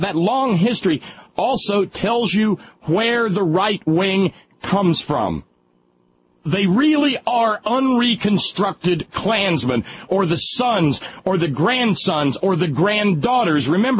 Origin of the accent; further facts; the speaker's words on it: the South, United States; even though I was raised in the South.